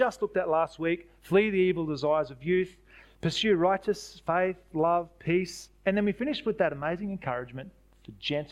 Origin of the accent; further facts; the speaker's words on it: New South Wales, Australia; I grew up in New South Wales, so that's my state of origin.